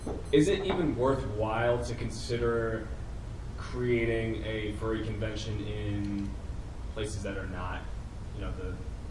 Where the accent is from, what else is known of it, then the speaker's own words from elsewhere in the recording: New York, United States; So I'm from New York.